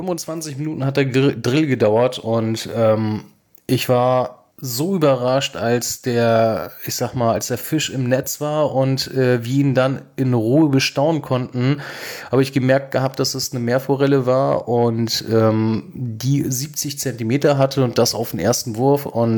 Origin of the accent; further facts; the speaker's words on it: Hamburg, Germany; ich komme aus Hamburg und bin leidenschaftlicher Angler.